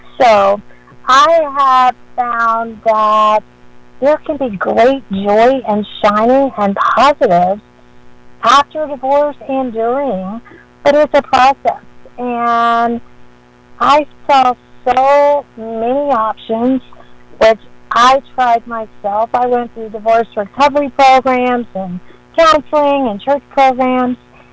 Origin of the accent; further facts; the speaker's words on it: Florida, United States; now in Atlanta, United States; I am from Atlanta, Georgia. Originally from Florida, but I'm here in Atlanta, Georgia now.